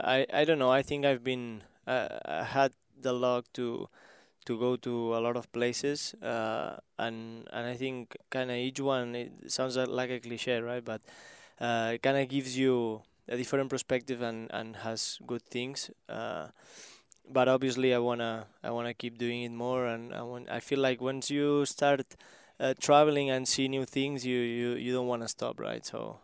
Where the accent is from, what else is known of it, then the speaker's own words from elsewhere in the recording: Catalonia, Spain; English is a second language; now in Orlando, United States; Yeah, so where I live is like an hour from Barcelona, but also an hour from the Pyrenees